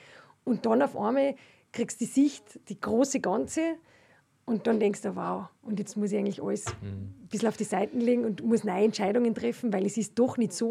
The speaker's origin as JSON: {"language": "German", "country": "Austria", "said": "Das, was man natürlich nachher als Österreicher 1:1 für voll nimmt und überhaupt keinen Unterschied macht."}